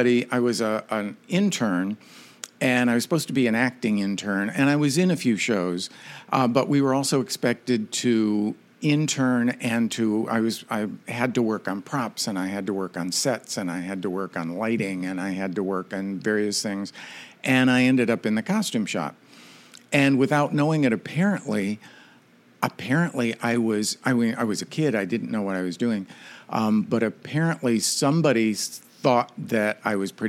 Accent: Michigan, United States; I was from Michigan. I'd gone to Eastern Michigan University.

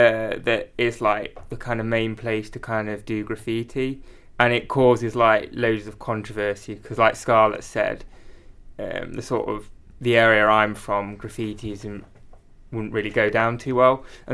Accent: East Midlands, United Kingdom; I'm from Lincolnshire. My local town has a little bit of graffiti.

